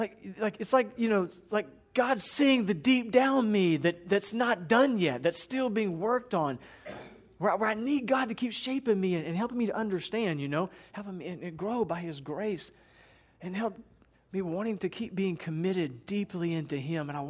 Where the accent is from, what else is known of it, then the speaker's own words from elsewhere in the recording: Evansville, Indiana, United States; parish was Nativity out off Pollock, you know, on the southeast side of Evansville there. And I was growing up in the Catholic Church.